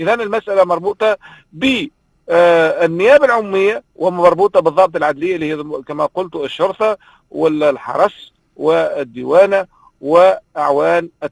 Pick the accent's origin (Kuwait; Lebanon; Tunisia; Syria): Tunisia; accent: Tunisian; بلهجتنا التونسية